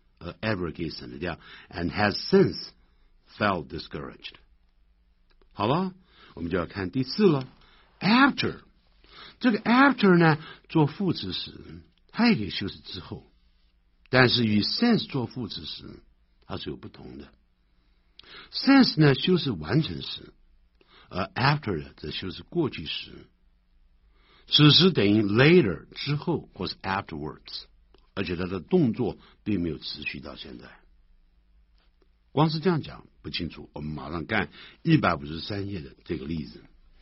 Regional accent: China; 我们中国人常会念成 nineteen, 不是 nineteen

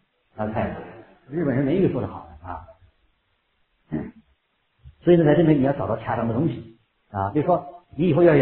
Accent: China; 还是因为我是中国人，他们要让我觉得 happy 呢？

